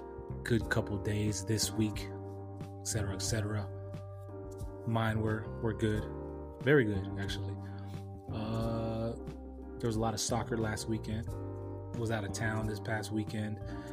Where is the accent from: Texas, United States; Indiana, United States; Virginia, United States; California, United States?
California, United States; Like, you know, my home state, California.